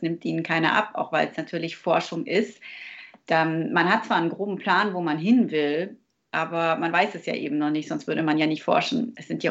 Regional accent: Munich, Bavaria, Germany; born there; now in Stuttgart, Germany; ich bin gebürtige Münchnerin. Ich komme nicht ursprünglich aus Stuttgart.

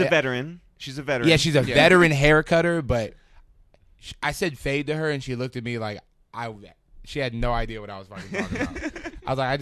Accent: Northridge, California, United States; also born or lived in Ventura; So I'm trying to sell it all with voice right now. I'm from Northridge.

